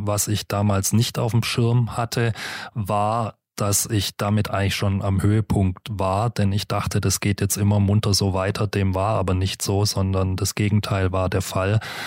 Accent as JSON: {"language": "German", "region": "Baden-Württemberg", "country": "Germany", "tie": "born or raised there"}